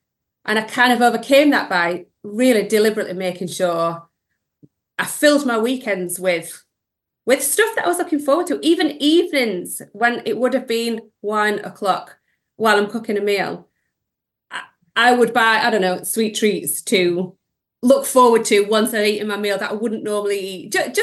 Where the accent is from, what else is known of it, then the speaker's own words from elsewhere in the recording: Sheffield, Yorkshire and the Humber, United Kingdom; from Sheffield and I took a break from drinking the 1st of January.